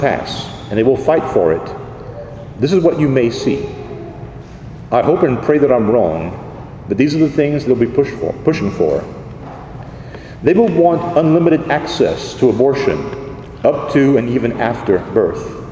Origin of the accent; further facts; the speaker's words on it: Church Point, Louisiana, United States; go through the middle of what once was Ville Platte, or my hometown of Church Point for that matter.